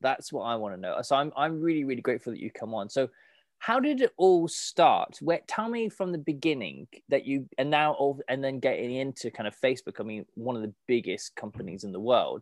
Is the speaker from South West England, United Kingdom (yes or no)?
yes; South West England, United Kingdom; Oh, I'm from Devon, so crabbing is a normal thing for me.